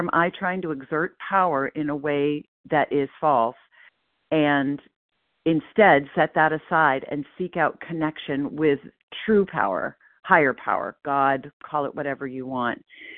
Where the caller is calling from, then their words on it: Portland, Maine, United States; I'm calling in from Portland, Maine